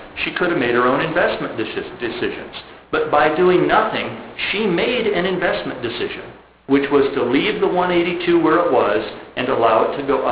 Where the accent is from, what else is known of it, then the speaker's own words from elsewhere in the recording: Coleridge, Nebraska, United States; If that money is all in XYZ State Bank of Coleridge, my hometown, in an interest-bearing account